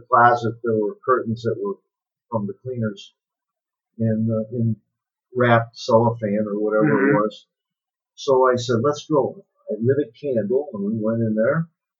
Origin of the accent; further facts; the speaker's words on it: Cicero, Illinois, United States; Well, I grew up in Cicero, in a great town to grow up in.